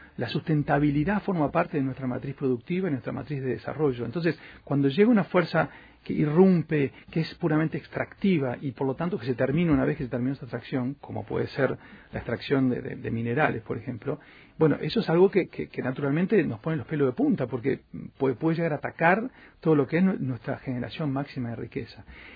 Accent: Uruguay; somos capaces los uruguayos de decirle cómo lo tiene que hacer

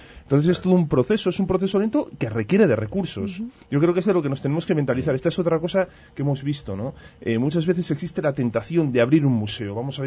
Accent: Spain; Trabajo en el Sistema Nacional de Museos, pero soy español.

